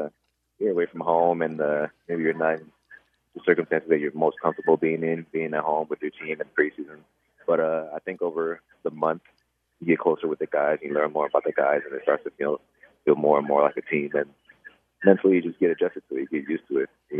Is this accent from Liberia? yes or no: yes; Liberia; born there; I know that I was born in Liberia.